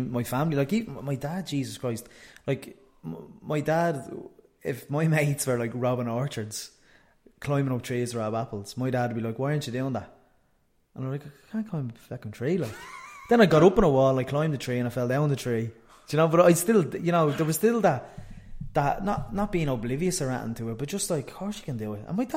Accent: Ballybrack, County Dublin, Ireland; I was brought up in Ballybrack. My mother and father had me quite young. They were teenagers, and I lived primarily with my mother's parents

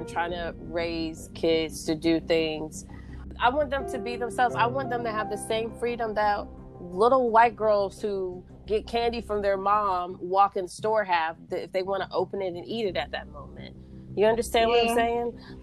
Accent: the South, United States; I grew up in the South. You know, I grew up in a place where I didn't have access to all of these things

